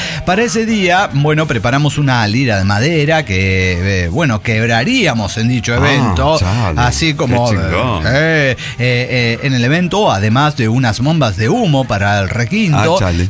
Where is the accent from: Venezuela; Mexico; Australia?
Mexico; Coahuila; Nunca salimos de aquí de Coahuila.